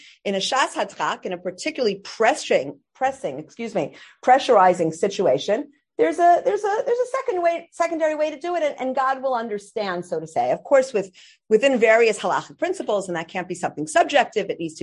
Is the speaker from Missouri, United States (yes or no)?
no; Teaneck, New Jersey, United States; She made aliyah with my father about 15 years ago to be living in Yerushalayim, but we grew up in Teaneck.